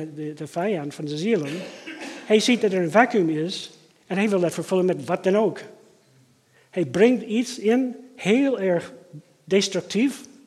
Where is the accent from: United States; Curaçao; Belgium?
United States; Maine; Dutch is a second language; we gaan in Maine, waar ik vandaan kom, jagen